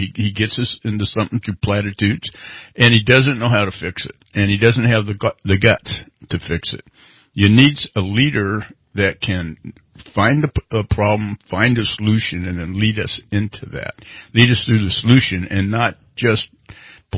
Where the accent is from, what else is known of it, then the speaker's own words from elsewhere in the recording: California, United States; That's right. We're from the North State.